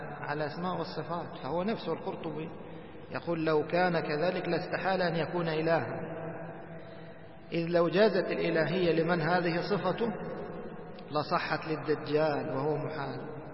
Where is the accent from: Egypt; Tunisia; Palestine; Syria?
Egypt; سبحان الله، ما أدري، كانوا عندنا في مصر يذكرون